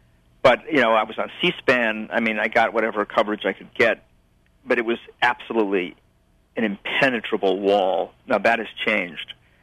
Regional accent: Chicago, Illinois, United States; I'm from Chicago. I know full well what Democrats can do. Nobody has to lecture me on that. I've watched Mayor Daley operate my whole childhood and adolescence

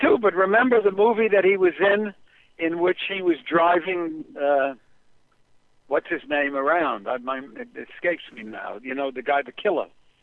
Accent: Bronx, New York, United States; But I grew up in the Bronx, and when I was growing up in the Bronx, we were told that the girls in Brooklyn were very fast.

